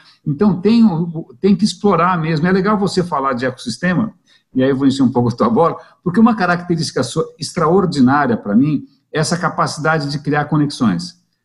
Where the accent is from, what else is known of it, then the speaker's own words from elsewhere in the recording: São Paulo, Brazil; posso fazer uma parte, colocar um olhar aqui estrangeiro nessa história, como paulistano?